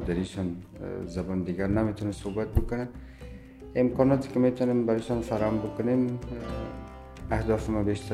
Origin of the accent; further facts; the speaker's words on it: Mazar-e-Sharif, Balkh, Afghanistan; now in Athens, Greece; from Mazar-e-Sharif, Afghanistan and almost 5.5 years in Aten.